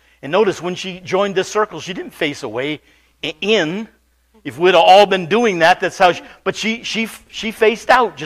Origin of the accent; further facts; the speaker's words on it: United States; I grew up in America. I don't know Mr. Dress Up, sorry.